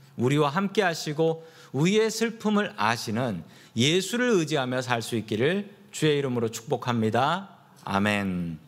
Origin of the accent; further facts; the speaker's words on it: Seoul, South Korea; born there; 제가 태어난 곳이 어디냐면 서대문구 상암동입니다.